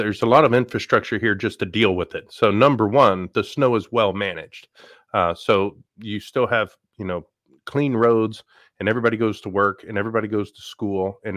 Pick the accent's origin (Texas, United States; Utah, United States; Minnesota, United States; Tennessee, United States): Tennessee, United States; also born or lived in South Carolina; I'm from Tennessee, but at that time I was in South Carolina